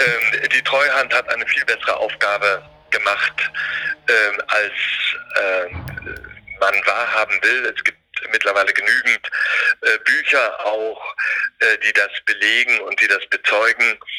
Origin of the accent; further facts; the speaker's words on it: East Germany, Germany; Wir als Ostdeutsche haben das aberwitzige Tempo in die deutsche Einheit gewollt, verlangt und gefordert.